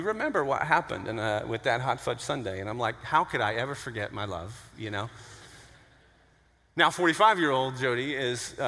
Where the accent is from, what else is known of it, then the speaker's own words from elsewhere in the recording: Johnson City, Tennessee, United States; also born or lived in Southern California; moved here from Southern California. Before you judge me hard, if you weren't here a few weeks ago, I grew up in Johnson City, Tennessee. So in some ways, I'm almost coming back home